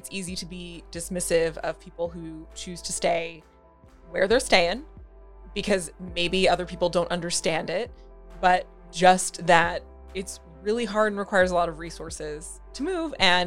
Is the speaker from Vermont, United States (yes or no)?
no; Philadelphia, Pennsylvania, United States; moved away; I am from Philly and born and raised there, and, you know, also had to move to other areas to find that sense of chosen family and community.